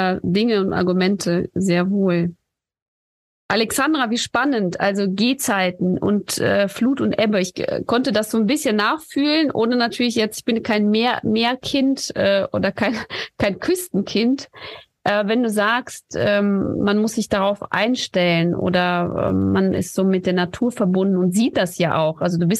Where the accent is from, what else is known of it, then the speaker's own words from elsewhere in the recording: Kazakhstan; now in Germany; Also ursprünglich komme ich ja aus Kasachstan